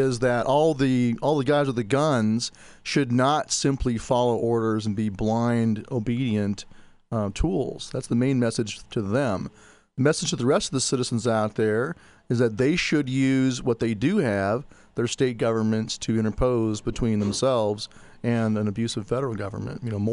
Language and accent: English; Montana, United States; I'm from Montana, so So I can talk about Montana.